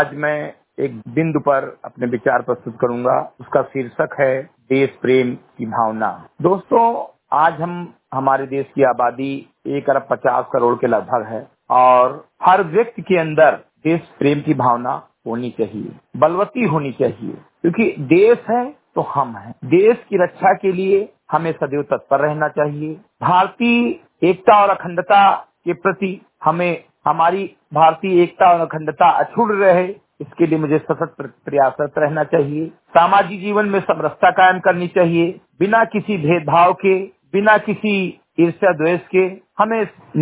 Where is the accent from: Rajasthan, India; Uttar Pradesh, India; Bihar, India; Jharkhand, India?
Uttar Pradesh, India; ग्राम सभा चंद्रीगढ़ विकासखंड मेंचुआ जनपद बहराइच का मूल निवासी हूं तथा एक सामाजिक कार्यकर्ता हूं